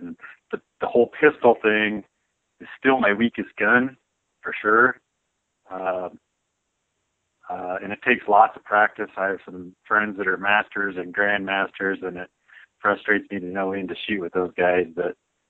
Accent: Nebraska, United States; I grew up in South Central Nebraska. My family had a sand and gravel operation, so I grew around in a rural area

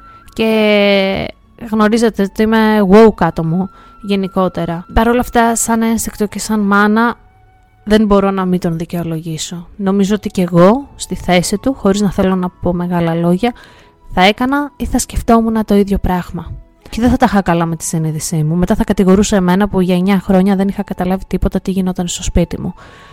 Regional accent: Western Greece, Greece; Εγώ ζω, το χωριό μου είναι στον προστατευμένο υδροβιότοπο Κοτιχείου Στροφιλιάς.

